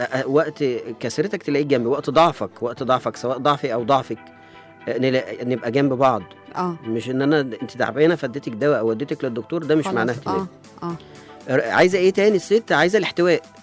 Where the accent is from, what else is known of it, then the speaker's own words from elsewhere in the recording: Egypt; يمكن حتى عندنا في مصر يقولوا الراجل بيحب بعينيه